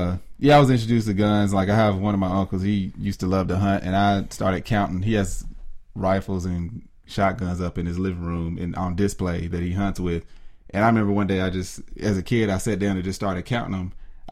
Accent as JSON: {"language": "English", "region": "Kentucky", "country": "United States", "tie": "born or raised there", "said": "not like shooting guns, but born and raised in Kentucky. So I have uncles, they all used to hunt."}